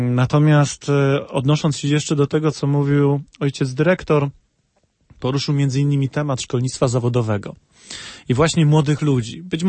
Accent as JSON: {"language": "Polish", "region": "Silesian Voivodeship", "country": "Poland", "said": "no ja jestem ze Śląska"}